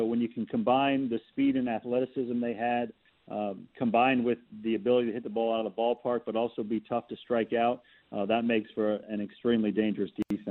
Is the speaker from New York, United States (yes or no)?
yes; Buffalo, New York, United States; born there; I was born in Buffalo.